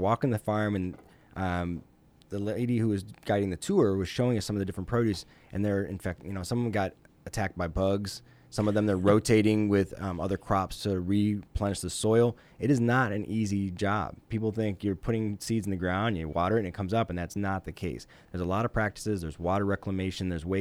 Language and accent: English; Indiana, United States; Even growing up in Indiana, that was a big agricultural state, but it's a few staples, soybeans, wheat.